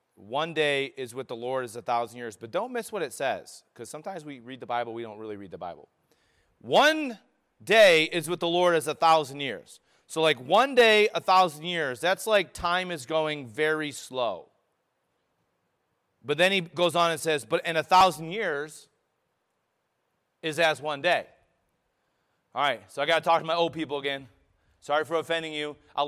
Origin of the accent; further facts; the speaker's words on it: Midwest, United States; We're from the Midwest. You guys know what that means?